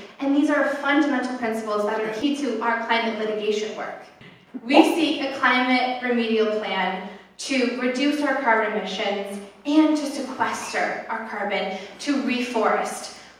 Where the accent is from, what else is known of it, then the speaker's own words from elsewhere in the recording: Oregon, United States; increased asthma and other illnesses in my home state amongst my fellow cohort of Oregonians.